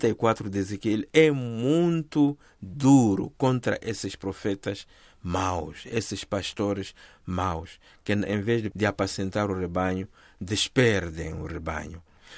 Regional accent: Mozambique; E eu que sou moçambicano, me recordo o longo diálogo em busca da paz, né?

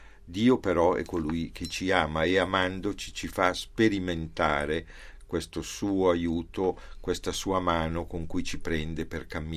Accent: Milan, Lombardy, Italy; also born or lived in Varesotto; io sono originario di Milano, però... A causa della guerra e dei bombardamenti la casa dei miei genitori era stata distrutta, e quindi noi siamo emigrati nel Varesotto, dove dei parenti ci hanno offerto una casa, dove abbiamo abitato fino al 1953

